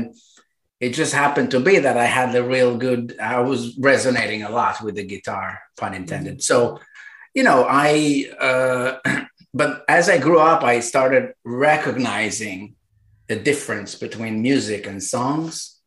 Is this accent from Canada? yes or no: no; Israel; moved away; But originally I'm from Israel, which is a very warm place where they drink black tea with no milk and eat a lot of hummus.